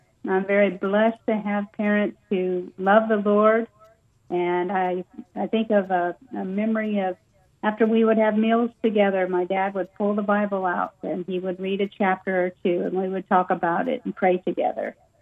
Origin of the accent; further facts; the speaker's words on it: Evansville, Indiana, United States; I grew up in a town in Southern Indiana called Evansville, Indiana, right on the border of Kentucky.